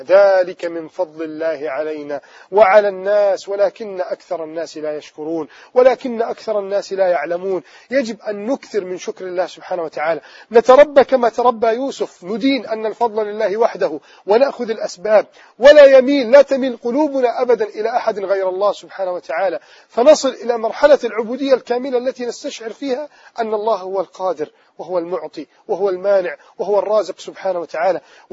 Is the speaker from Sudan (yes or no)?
no; Egypt; احمي بلدنا مصر يا رب